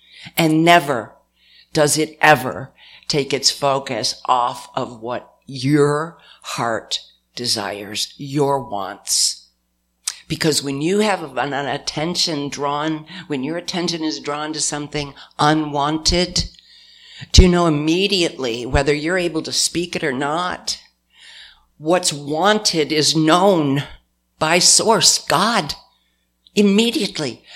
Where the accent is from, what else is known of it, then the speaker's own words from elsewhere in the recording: New York, United States; I was born and raised up near Canada in northwestern New York. You know, being a northerner, I don't know, there's something about it.